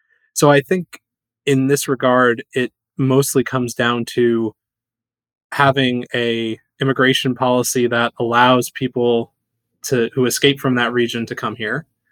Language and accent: English; United States; you know, as an American, I want to be like, no, well, we're different